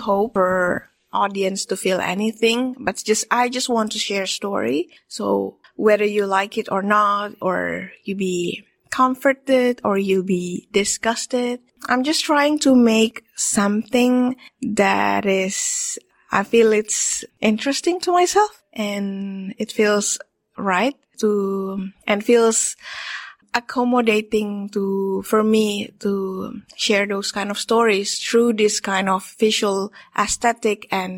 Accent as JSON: {"language": "English", "region": "Jakarta", "country": "Indonesia", "tie": "born or raised there", "said": "my family is Minahasan, but I grew up in Jakarta."}